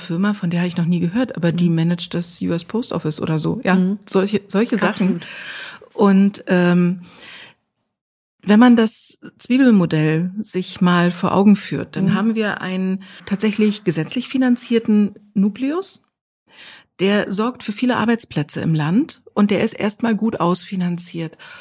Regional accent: Berlin, Germany; now in Mecklenburg-Western Pomerania, Germany; Ich bin Berlinerin. Und bin vor 10 Jahren dann allerdings nach Mecklenburg-Vorpommern gezogen mit meinem Mann.

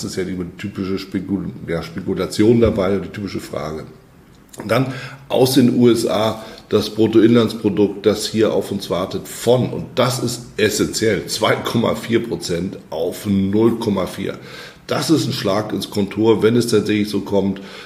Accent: Germany; Das, was hier als Herbst durchgeht, ist in Europa, bei uns in Deutschland, aber auch natürlich in Schweiz, Österreich eher ein Sommertag.

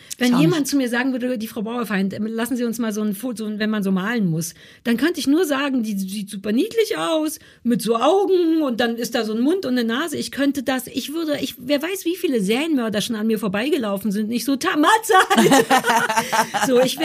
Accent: Berlin, Germany; vielleicht bin ich super behütet in Berlin aufgewachsen.

